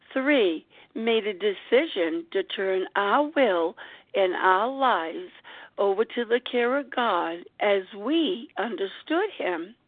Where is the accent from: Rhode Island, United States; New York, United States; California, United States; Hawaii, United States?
Rhode Island, United States; I am from Rhode Island and recovered in Rhode Island.